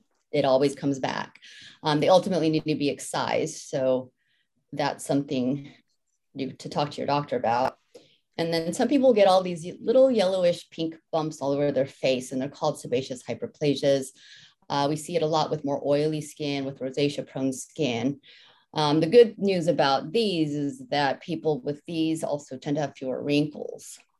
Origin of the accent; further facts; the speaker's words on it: Villa Park, California, United States; also born or lived in New Jersey / Fullerton; I was born in New Jersey, moved to Orange County at the age of about 4 or 5, lived in Fullerton till 3rd grade, and then moved to Villa Park.